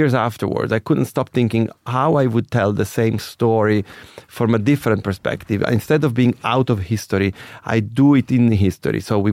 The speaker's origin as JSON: {"language": "English", "region": "Sicily", "country": "Italy", "tie": "born or raised there", "said": "One was I was growing up in Sicily. So Sicily is a very contrast country."}